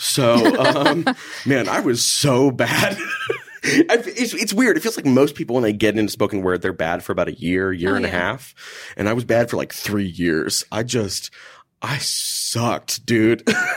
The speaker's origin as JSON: {"language": "English", "town": "Houston", "region": "Texas", "country": "United States", "tie": "born or raised there", "lives_now": "Minneapolis, United States", "said": "Cause I grew up in Houston, Texas, man. We didn't have, it turns out we had art, but I didn't know at the time. I'm from the suburbs where nothing happens."}